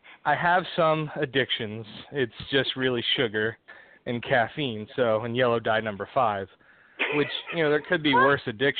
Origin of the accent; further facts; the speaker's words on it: New Jersey, United States; When I was, let's see, I came down to, 'cause I'm from Jersey, actually. I went down to Atlanta to visit some friends